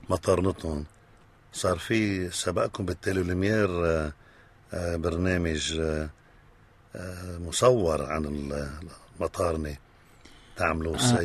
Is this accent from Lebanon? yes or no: yes; Roum, South Governorate, Lebanon; أنا من بلدة روم، قضاء جزين في الجنوب، فإذا أنا جنوبي وافتخر بهالصفة هيدي. ولدت في ضيعتي سنة 1930 بعشرين أيلول.